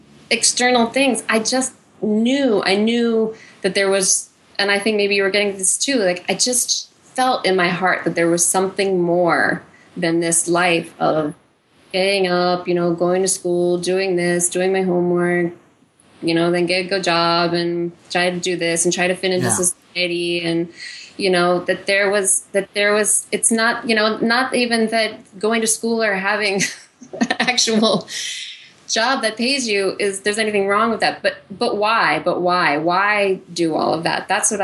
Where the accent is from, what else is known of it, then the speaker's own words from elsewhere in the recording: Las Vegas, Nevada, United States; I was born and raised in Las Vegas, which is not exactly, for me, it was not a good place for, you know, I guess a thinking person.